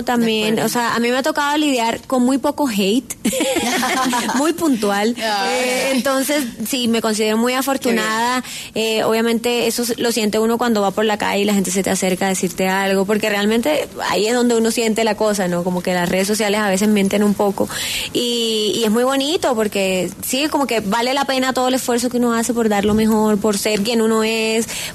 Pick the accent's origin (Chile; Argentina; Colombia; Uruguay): Colombia; Caribbean Region; no, soy costeño de acá.